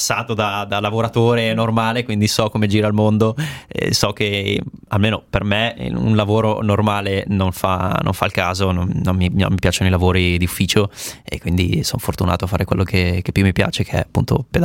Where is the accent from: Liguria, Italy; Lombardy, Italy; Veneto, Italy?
Lombardy, Italy; Seriate; io sono di Seriate, vicino a Bergamo, quindi sono a 20 km da Sarnico